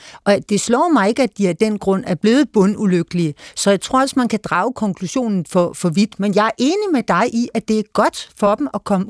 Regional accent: Dianalund, Zealand, Denmark; jeg kan jo vokset op ved Gadekæret nogle år i min barndom i Dianalund

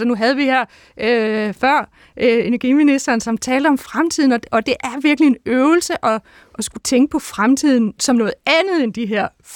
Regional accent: Odense, Region of Southern Denmark, Denmark; Så i Odense, hvor jeg kommer fra, der bliver man sådan verdensmester i fjernvarme i løbet af 1980'erne.

